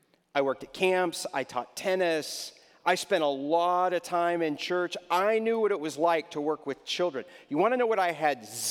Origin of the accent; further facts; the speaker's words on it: Texas, United States; I grew up in Texas, and our family used to go to a retreat center that was out in the hill country of West Texas